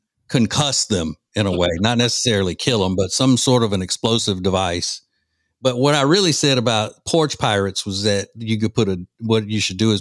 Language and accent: English; Louisiana, United States; You know, the part of the state I'm from is not Cajun. You know, I'm from the central northern part of the state, and then South Louisiana is Cajun.